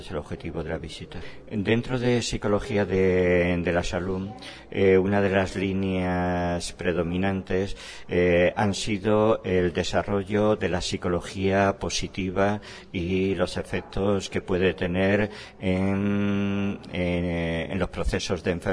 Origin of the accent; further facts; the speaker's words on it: Madrid, Community of Madrid, Spain; Yo provengo de España y de España de Madrid y de la Universidad Autónoma de Madrid, donde yo tengo una tarea como docente e investigador en diferentes áreas, básicamente en psicología de la personalidad